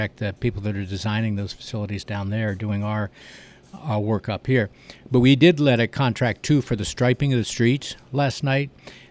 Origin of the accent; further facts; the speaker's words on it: Cincinnati, Ohio, United States; now in Mason City, United States; I grew up in Cincinnati and was out of work and out of school and was offered a job at the Globe Gazette.